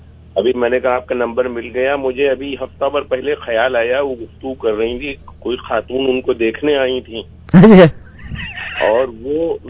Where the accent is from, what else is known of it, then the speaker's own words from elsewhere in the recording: Lucknow, Uttar Pradesh, India; मैं लखनऊ से हूँ 100% और पंजाबी भी मातृ जबान की तरह बोलता हूँ